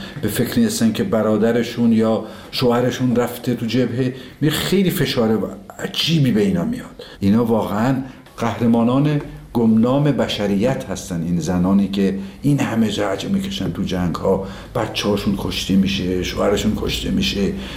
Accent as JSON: {"language": "Persian", "town": "Tabriz", "region": "East Azerbaijan", "country": "Iran", "tie": "born or raised there", "said": "دیدیم ما که بچه تبریز هستیم"}